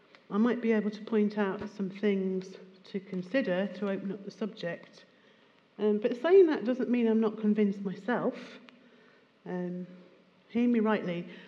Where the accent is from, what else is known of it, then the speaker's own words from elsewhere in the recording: United Kingdom; Some of us, not all, I know, were born and bred in Great Britain, or the so-called Christian West.